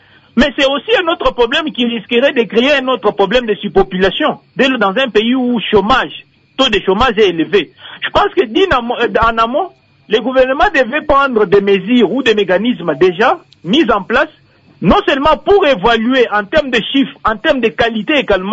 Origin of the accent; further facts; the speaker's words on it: Ngwadi, Kasaï-Oriental, DR Congo; Entre chez moi, au Kassai Oriental à Tshilenge, précisément à Ngwadi, dans mon village natal, et Kinshasa